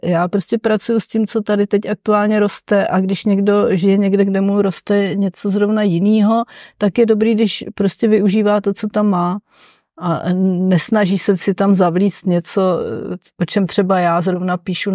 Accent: Prague, Czechia; já jsem vlastně od dětství žila v paneláku v Praze

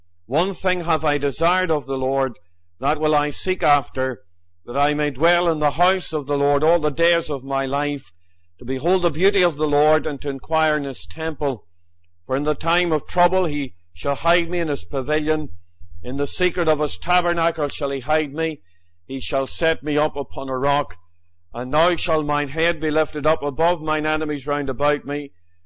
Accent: Enniskillen, Northern Ireland, United Kingdom; I was born in Enniskillen, County Fermanagh. You know by the accent that's where I come from. Now, I lived all my life in the town.

